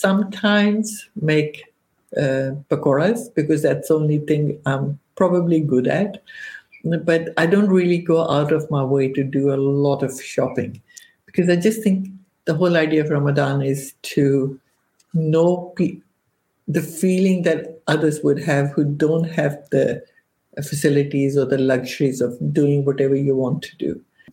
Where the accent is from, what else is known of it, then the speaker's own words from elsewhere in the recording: Pakistan; when I was growing up in Pakistan